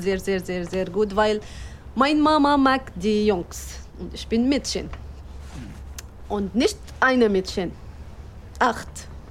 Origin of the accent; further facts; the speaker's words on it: Syria; German is a second language; now in Berlin, Germany; ich komme aus Syrien. Ich bin verheiratet und ich habe zwei Töchter. Ich bin jetzt, ich lebe in meiner Wohnung in Berlin.